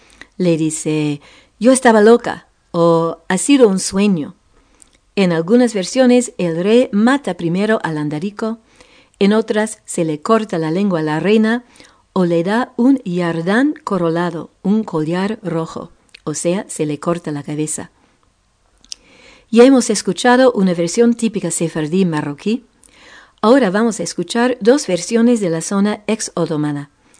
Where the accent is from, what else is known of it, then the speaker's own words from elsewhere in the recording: Montreal, Quebec, Canada; en las afueras de mi ciudad natal, Montreal, Canadá.